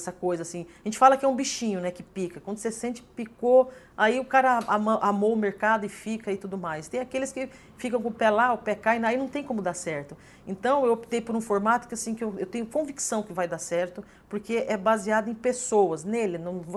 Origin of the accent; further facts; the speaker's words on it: São Paulo, Brazil; now in Porto Alegre, Brazil; eu cheguei aqui em Porto Alegre, né? Quer queira, quer não, eu vim de São Paulo, sou paulista, vim para cá.